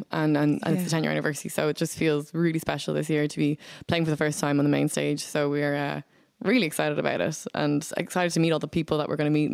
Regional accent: Bray, Leinster, Ireland; And we are obviously from Bray

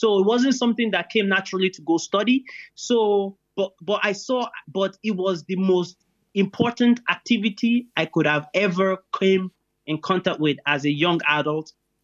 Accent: Ireland; also born or lived in Nigeria; I stem across, I would say, three cultures. So obviously my where I was born, Nigeria, and I grew up in Ireland

